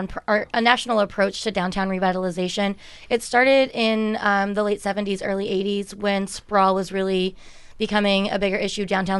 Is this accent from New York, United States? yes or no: no; Virginia, United States; now in Astoria, United States; Born and raised in Virginia, but I think I'm officially an Oregonian.